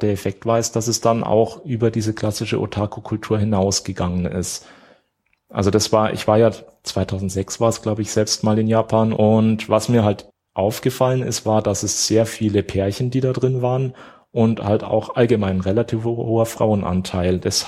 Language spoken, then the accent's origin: German; Munich, Bavaria, Germany; Also zumindest als Münchner sage ich das jetzt mal.